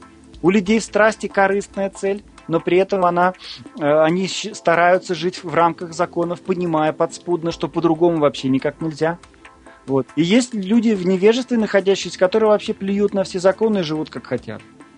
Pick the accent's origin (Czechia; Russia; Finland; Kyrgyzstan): Russia; Astrakhan, Astrakhan Oblast; born there; moved away; Я, например, когда из Астрахани приехал, я родился в Астрахани, южный город, много солнца, люди очень эмоциональные и достаточно открытые.